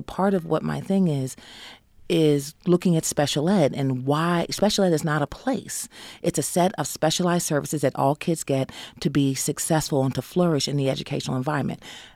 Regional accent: Bronx, New York, United States; I'm not from here. I'm originally from the Bronx, but I came up here and was adopted by this community.

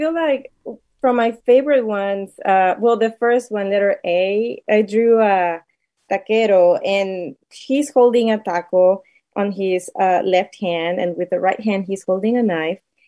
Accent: Mexico; I think growing up in Mexico and having this lived experience on my own of what it is to eat tacos, to smell them, to cook them

